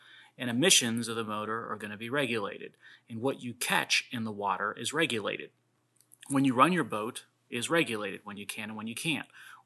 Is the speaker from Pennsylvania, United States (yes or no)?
yes; Pennsylvania, United States; What do you have to do when it comes to code, rules, regs, and laws to captain a boat in my home state of Pennsylvania?